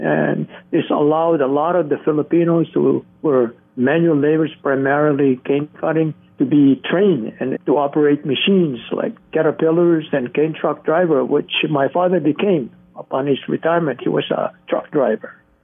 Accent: Honoka'a, Hawaii, United States; And then Haleho'ola Hamakua, which is the hospital in my hometown of Honoka'a, for me, it was a 360 degrees. I went home to manage that hospital in my hometown.

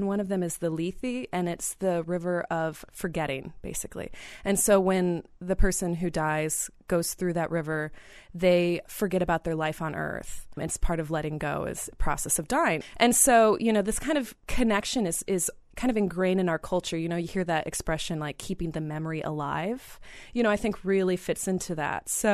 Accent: Sioux City, Iowa, United States; I'm originally from Sioux City, Iowa, which had a huge influence on my work.

